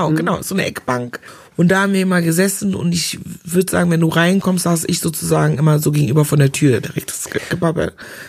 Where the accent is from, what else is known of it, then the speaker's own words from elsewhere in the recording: Ghana; now in Germany; Bei uns in Ghana kannst du das machen aus Kochbananen nur, Kochbananen gemischt mit Yamwurzeln, nur Yamwurzeln.